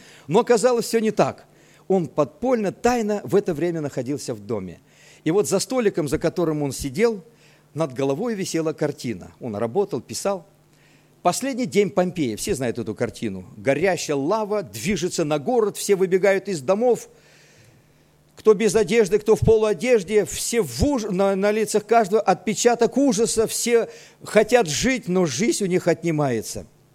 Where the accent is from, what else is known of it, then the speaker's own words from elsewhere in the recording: Krasnodar Krai, Russia; born there; Я родился в Краснодарском крае, хотя все мои корни с Азербайджана. И дедушки, и прадедушки там родились, и там мои родители родились, но временно находились на нефтяных промыслах в Краснодарском крае. И там я родился.